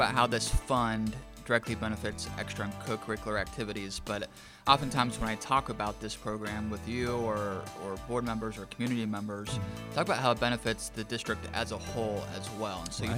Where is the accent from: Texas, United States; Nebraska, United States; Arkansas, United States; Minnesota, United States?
Texas, United States; I know I'm from Texas, and obviously sports are kind of taking on a whole different animal down there at times with multi-million-dollar stadiums